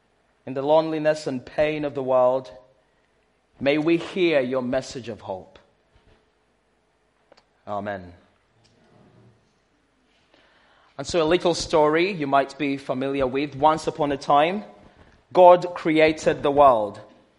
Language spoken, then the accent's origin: English; Uganda; Growing up in Uganda, I recall loving Christmas.